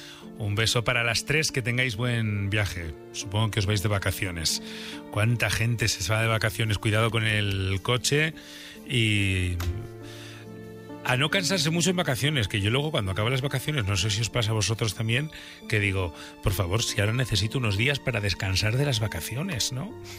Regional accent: Burgos, Castile and León, Spain; Yo soy de Burgos también.

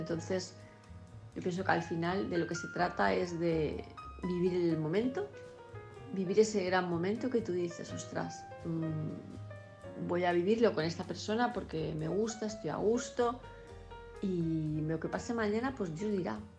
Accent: Palma, Balearic Islands, Spain; de Palma de Mallorca

